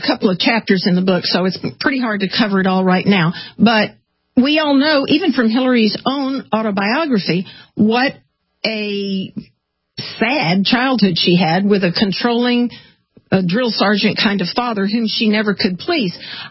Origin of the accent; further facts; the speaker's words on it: Hot Springs, Arkansas, United States; I mean, I grew up in Hot Springs.